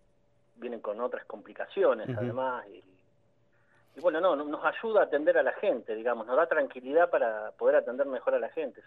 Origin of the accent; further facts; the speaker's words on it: Lanús, Buenos Aires Province, Argentina; que yo no soy oriundo de Moreno, soy de Lanús, ¿no?